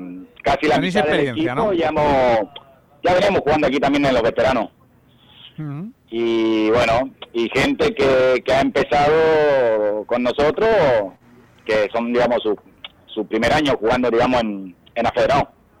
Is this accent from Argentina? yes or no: yes; Argentina; Yo de pequeño estuve jugando, digamos, en Argentina en varios clubes